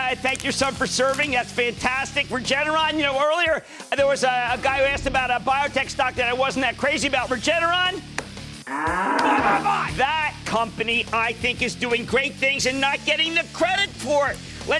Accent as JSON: {"language": "English", "region": "New Jersey", "country": "United States", "said": "Let's start with Teresa in my home state of New Jersey."}